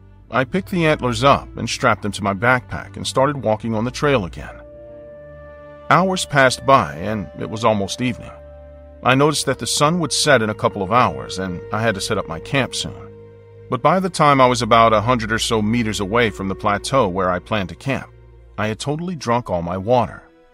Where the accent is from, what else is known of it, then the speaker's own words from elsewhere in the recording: Utah, United States; But my heart still lies in my home country. I'm from Utah in America, East Utah to be specific.